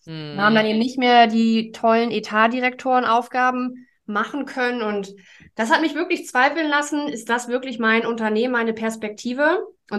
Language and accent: German; Germany; now in Hamburg, Germany; Ich komme eigentlich aus der Mitte zwischen Hamburg und Berlin, wirklich vom flachen Land.